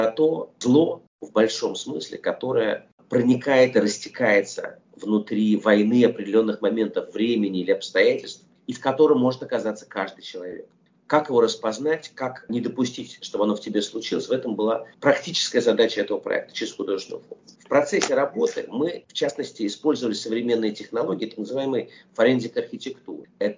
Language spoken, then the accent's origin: Russian; Russia; Ну, вот я, например, вырос в России, прожил там все-таки очень много лет своей жизни.